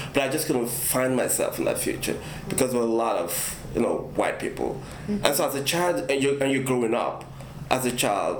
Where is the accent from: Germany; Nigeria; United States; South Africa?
Nigeria; I'm African, I'm Nigerian, and I grew up in that culture where, a witch could be a vampire.